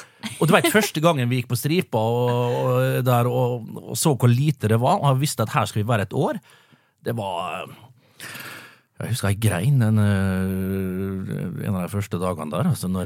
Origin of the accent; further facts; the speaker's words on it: Vestnes, Møre og Romsdal, Norway; Vi velger å kalle det heime for Romsdal, det jo regionen jeg kommer fra. Jeg kommer jo fra nabokommunen Vestnes